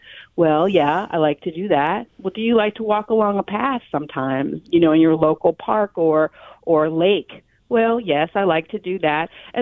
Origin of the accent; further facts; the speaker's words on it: California, United States; I was an early adopter of computer technology growing up in the Bay Area.